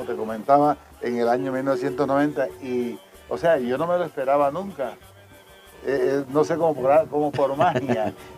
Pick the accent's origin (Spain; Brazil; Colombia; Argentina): Colombia; now in Mexico; Entonces, ya no tengo, si voy a Colombia o estoy en México